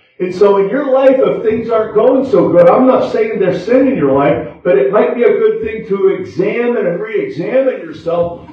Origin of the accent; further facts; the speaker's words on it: Pennsylvania, United States; You know, me, I grew up in Northwest Pennsylvania. I know how to do motorcycle things.